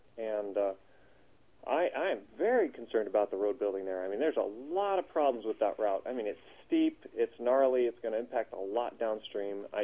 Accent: Juneau, Alaska, United States; I'm from Juneau here.

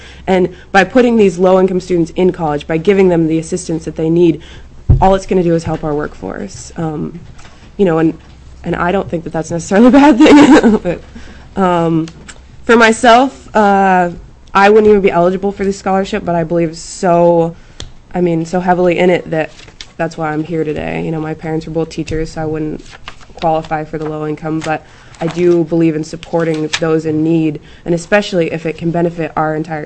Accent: Homer, Alaska, United States; from Homer, Alaska

